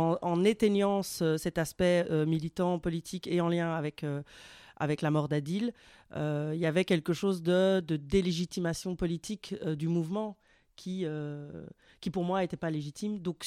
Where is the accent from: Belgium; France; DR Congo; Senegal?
Belgium; Anderlecht, Brussels; Moi, j'ai grandi à Anderlecht. Je suis partie d'Anderlecht comme un mode d'ascension sociale.